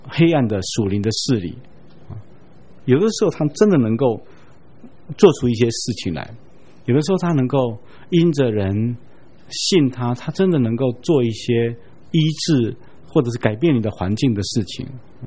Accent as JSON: {"language": "Chinese", "country": "Taiwan", "said": "像我们台湾人的神明，拜的神明几乎全部都是人"}